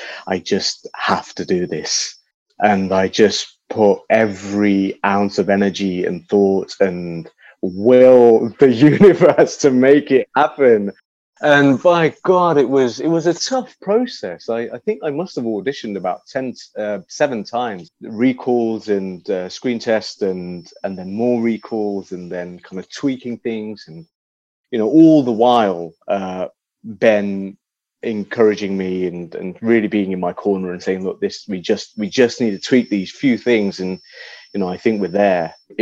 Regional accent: Midlands, United Kingdom; now in London, United Kingdom; And then it wasn't until actually I moved to London from the Midlands back in 2012.

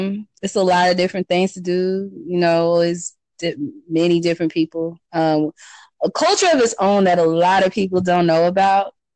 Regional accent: Ohio, United States; I grew up in Ohio. They're like, well, Ohio don't talk country. I'm like, I'm literally like an hour away from Kentucky. So we talk country for real.

